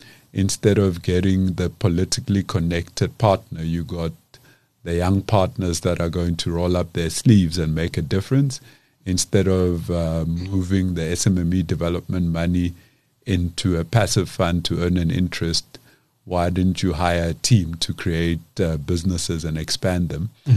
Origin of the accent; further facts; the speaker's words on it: Soshanguve, Gauteng, South Africa; Soshanguve, we come from Soshanguve. My parents had a home.